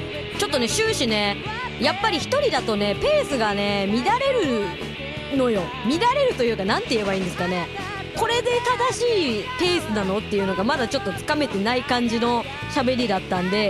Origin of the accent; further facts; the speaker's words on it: Aomori, Japan; この雪の量を見ると青森から来た私から言わせていただくとね